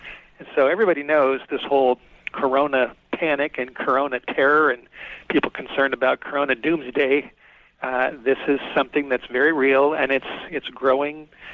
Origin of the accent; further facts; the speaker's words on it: California, United States; The state of California just issued a state of emergency, and that's my home state